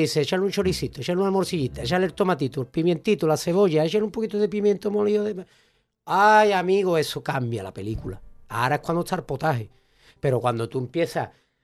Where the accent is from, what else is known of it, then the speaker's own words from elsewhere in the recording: Andalusia, Spain; Yo veo ahora que soy portador en mi ADN de tantas culturas que corren en mi sangre como andaluz.